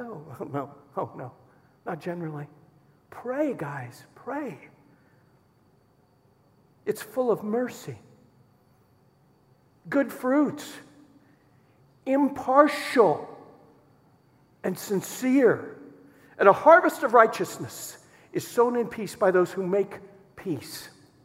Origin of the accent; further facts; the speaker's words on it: Providence, Rhode Island, United States; I'm from Providence, Rhode Island. That's where I was born.